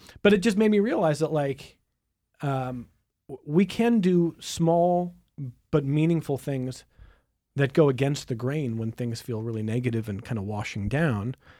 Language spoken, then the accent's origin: English; Cleveland, Ohio, United States; but I'm from Cleveland originally